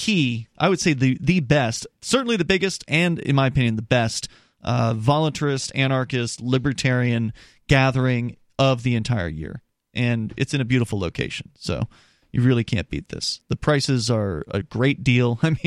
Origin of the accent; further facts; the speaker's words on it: Florida, United States; Even though you and I grew up in Florida, we didn't really even know that apparently some of these red tides can actually color the water red.